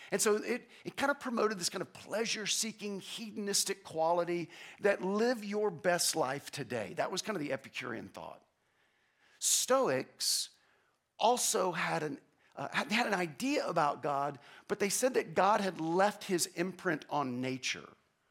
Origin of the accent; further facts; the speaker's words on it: United States; it wasn't the country and being an American that I was first kind of confronted